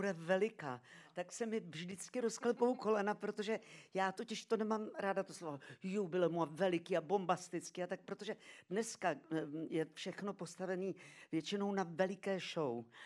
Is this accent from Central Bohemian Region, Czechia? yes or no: no; Brno, South Moravian Region, Czechia; born there; Budu vystupovat v Brně, kde jsem se narodila